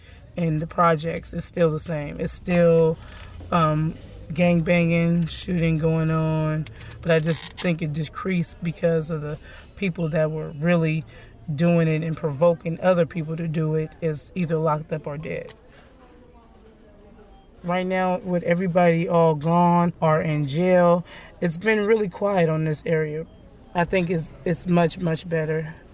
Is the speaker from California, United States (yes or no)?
yes; San Francisco, California, United States; I was born and raised in San Francisco. Until I was like 10, I lived over here in Bayview Hunters Point.